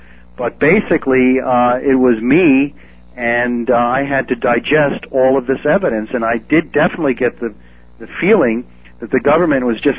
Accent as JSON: {"language": "English", "country": "United States", "said": "I'm speaking not just as a lawyer, but as an American"}